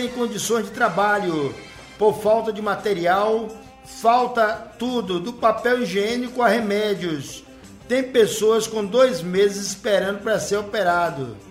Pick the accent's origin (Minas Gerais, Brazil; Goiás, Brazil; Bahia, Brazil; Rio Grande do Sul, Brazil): Bahia, Brazil; Teixeira de Freitas; Nós somos de Teixeira de Freitas